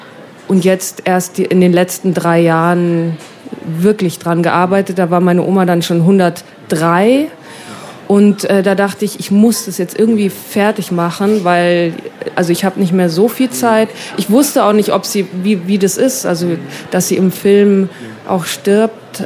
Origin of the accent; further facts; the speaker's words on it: Bavaria, Germany; also born or lived in United States; ich bin in der Nähe von San Francisco geboren, habe da ein paar Jahre mit meiner Mutter gelebt und dann sind wir zurück an den Walchensee. Und seitdem pendel ich eigentlich zwischen Amerika und Deutschland.